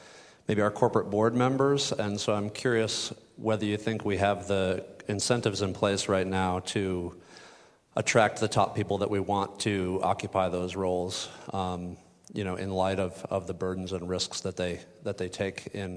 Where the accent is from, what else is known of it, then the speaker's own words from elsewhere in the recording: United States; I'm an American student in the one-year MBA program.